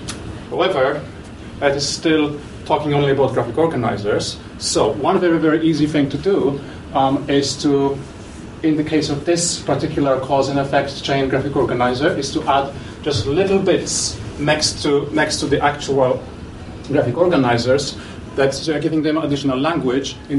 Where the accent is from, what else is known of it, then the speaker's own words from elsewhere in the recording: Hull, Yorkshire and the Humber, United Kingdom; I come from Hull in Humberside